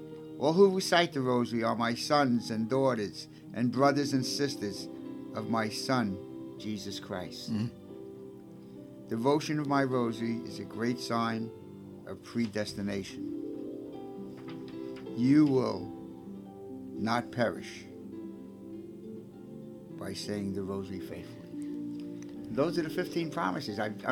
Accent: Brooklyn, New York, United States; John Palmer's going to read it, because I'm from Brooklyn and I don't have good pronunciation.

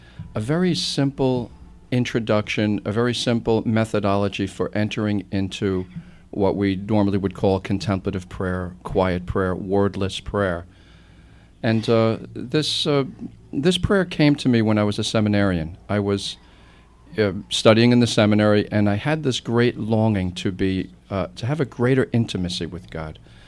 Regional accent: Levittown, New York, United States; I'm from Levittown, Long Island, but normally I would be working in Mexico.

